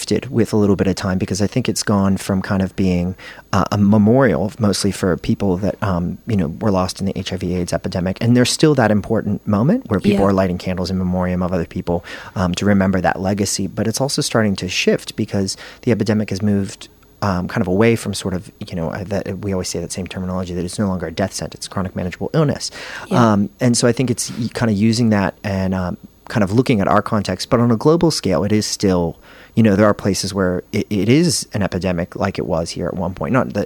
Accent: United States; And, you know, growing up in the States, I didn't have the whole fanfare of Eurovision.

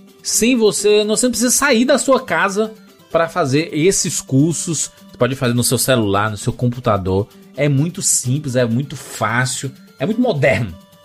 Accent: Pernambuco, Brazil; accent: Pernambucano; now in Fortaleza, Brazil; Aí ele saiu de Recife e veio pra Fortaleza. E desde então, moro em Fortaleza. E tenho pouquíssimo sotaque pernambucano.

